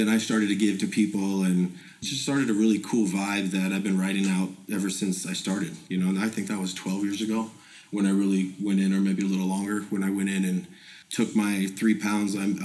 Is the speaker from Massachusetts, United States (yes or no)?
no; Sacramento, California, United States; also born or lived in Bay Area; And so, born and raised in Sacramento, City of Trees. Shout out to City of Trees. And I went to the Bay Area when I was about 20, started doing real estate.